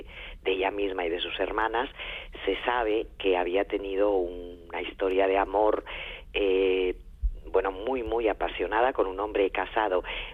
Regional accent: Asturias, Spain; also born or lived in Madrid; Yo soy del norte, como vosotros, soy asturiana, y sin lluvia no sé vivir. He vivido 30 años en Madrid y no sabéis lo que es.

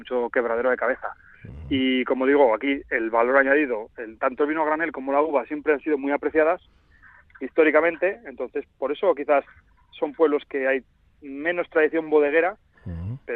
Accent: Basque Country, Spain

